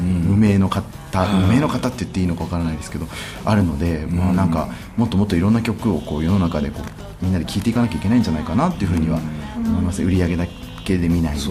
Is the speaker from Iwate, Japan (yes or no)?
no; Yokosuka, Kanagawa, Japan; 僕らの地元神奈川県横須賀市で